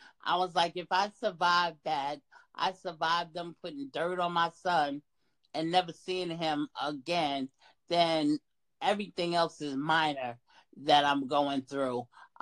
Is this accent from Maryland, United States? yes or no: no; Long Island, New York, United States; also born or lived in Mississippi; I was born in Mississippi, but I've been in New York on Long Island since I was 3 years old.